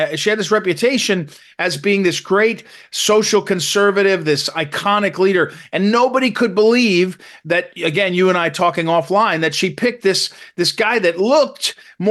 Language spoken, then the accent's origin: English; Missouri, United States; Well, you know, I'm from Missouri, in the center of the country, the very center. You sometimes see the arch, the famous arch that was put right down on the waterfront on the Mississippi River. I lived there for about 24 years